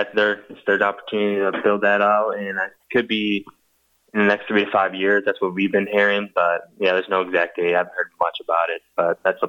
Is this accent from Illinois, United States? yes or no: yes; Geneva, Illinois, United States; because I grew up here in Geneva.